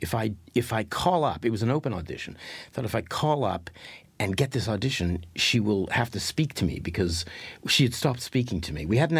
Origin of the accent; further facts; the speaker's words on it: Winnipeg, Manitoba, Canada; now in London, United Kingdom; I was from Winnipeg. And I was living in London.